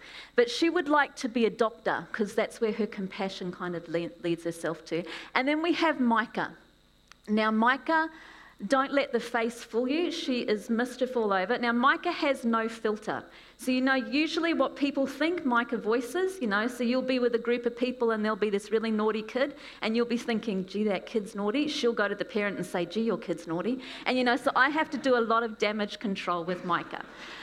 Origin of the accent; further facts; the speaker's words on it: Australia; moved away as an adult; now in New Zealand; I'm from Australia originally. I've lived here for 25 years.